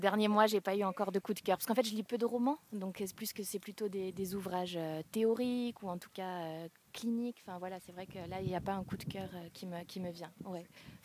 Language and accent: French; Lyon, Auvergne-Rhône-Alpes, France; mais moi, je viens de Lyon.